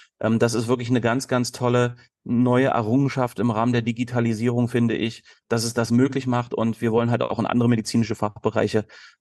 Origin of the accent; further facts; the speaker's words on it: Berlin, Germany; now in Spain; Ich bin ursprünglich Berliner und bin Tatsache in den 90er Jahren in der elektronischen Musikszene groß geworden